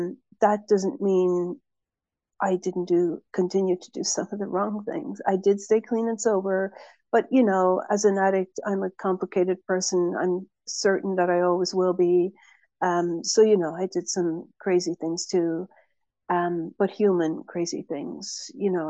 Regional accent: Cork, Munster, Ireland; also born or lived in Dublin; In 2007, I moved from Cork here in the south of Ireland, where I live now again, where I grew up.

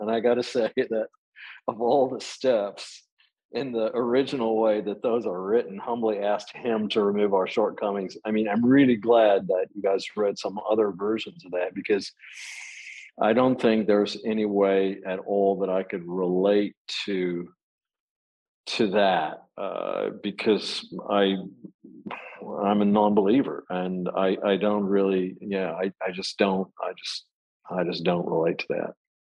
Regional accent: Texas, United States; I was raised in Texas, and there was a lot of very churchy stuff going on there, of course.

